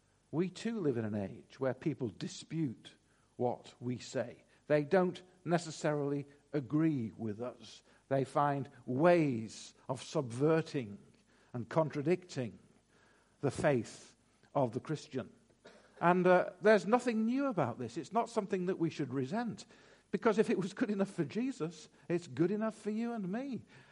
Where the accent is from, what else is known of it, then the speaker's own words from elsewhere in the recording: Manchester, North West England, United Kingdom; And I grew up in Longsight, South Manchester